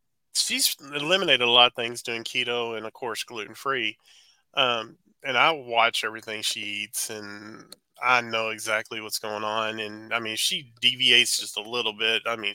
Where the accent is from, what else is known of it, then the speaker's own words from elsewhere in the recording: Cleburne, Texas, United States; now in Mansfield, United States; I was born in Texas, raised in Texas. I lived in a town south of here, 30 miles south of where I am right now, in a town called Cleburne. And I was born and raised there